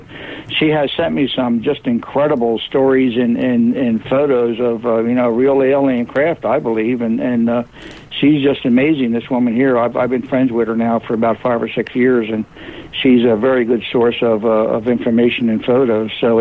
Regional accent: New Jersey, United States; I'm from Jersey. I'll drive up to New York

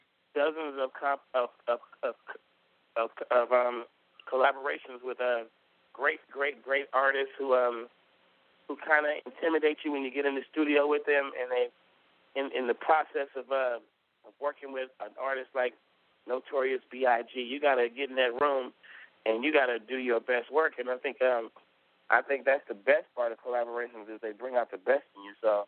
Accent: California, United States; I'm from California

